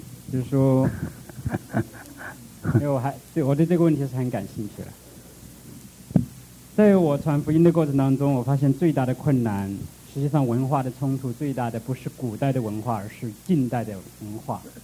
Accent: China; 我们中国人已经聪明到可以把古那些东西抛弃了

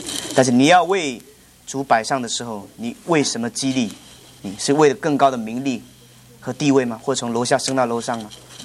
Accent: China; first language Cantonese; Chinese is a second language; 对不起，我这是广东话的语法

